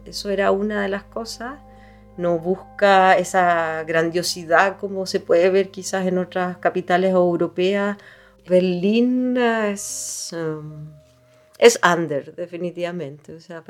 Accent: Chile; now in Germany; vengo de Chile y vivo hace 5 años acá en Alemania.

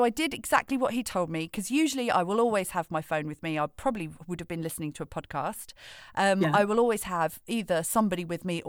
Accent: Wales, United Kingdom; growing up in Wales, we were always in the fields and always in the woods

